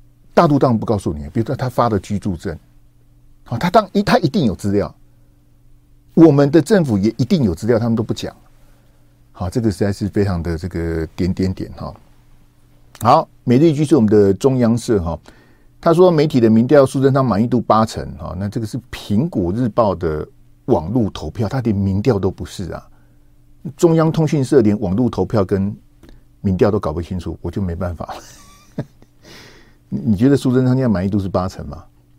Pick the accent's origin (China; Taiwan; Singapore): Taiwan; 那是不是表示我们台湾人在大陆有150到200万人？